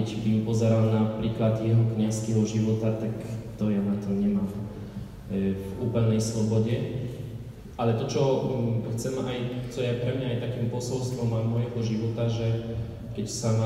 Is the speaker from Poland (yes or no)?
yes; Poland; Slovak is a second language; Ani nie som zo Slovenska, ja som z Polska.